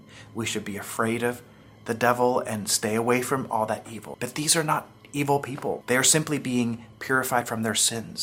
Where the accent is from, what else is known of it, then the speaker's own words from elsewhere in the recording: El Salvador; I'm from El Salvador, and down there